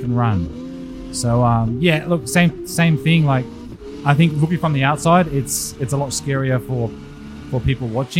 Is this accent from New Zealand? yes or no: yes; New Zealand; now in Australia; Yeah, born in Australia, raised in New Zealand, but most of my car life has been in Australia.